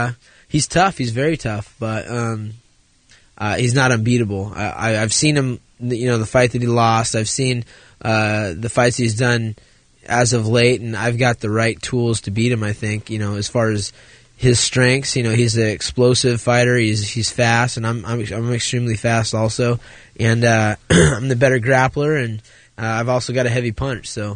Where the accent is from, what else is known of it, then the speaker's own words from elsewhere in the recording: Sacramento, California, United States; also born or lived in Santa Barbara; I grew up in the area, you know, born in Santa Barbara, raised in Sacramento, and I've got a lot of friends and family, and I'm pretty involved out there.